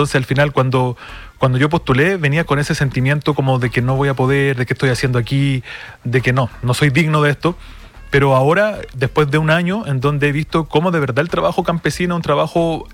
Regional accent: Valparaíso, Chile; Yo vengo de la provincia de Petorca, que es una de las 25 zonas más secas del mundo.

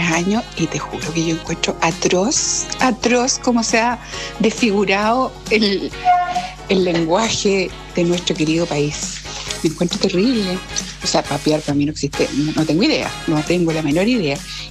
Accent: Chile; Yo hablo inglés, no hablo, o sea, hablo un 80% inglés, pero me carga, somos chilenos.

